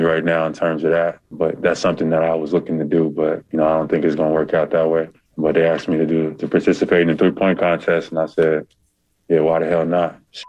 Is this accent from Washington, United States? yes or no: no; Atlanta, Georgia, United States; Right now, it's an All-Star game is in my hometown, and it's in Atlanta.